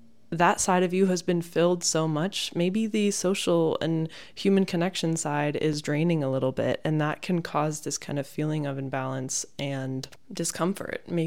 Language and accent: English; United States; now in Paris, France; because I'm American and I don't live here and I'm not local. But I wanted to do something about the fact that I don't speak French.